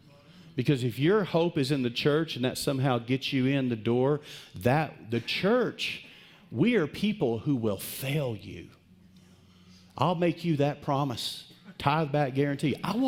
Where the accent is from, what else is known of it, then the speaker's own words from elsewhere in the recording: Texas, United States; I was horrible in grammar in college. Obviously, I'm from West Texas.